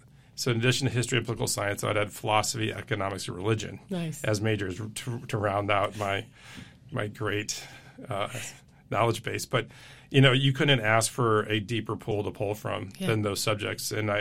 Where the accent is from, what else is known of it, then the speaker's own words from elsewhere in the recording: Michigan, United States; also born or lived in Kalamazoo; I grew up in Michigan.